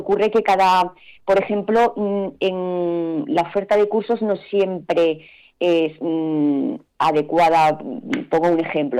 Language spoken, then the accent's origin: Spanish; Asturias, Spain; moved away as an adult; now in Madrid, Spain; en el año 87, 89, cuando vine a Madrid desde Asturias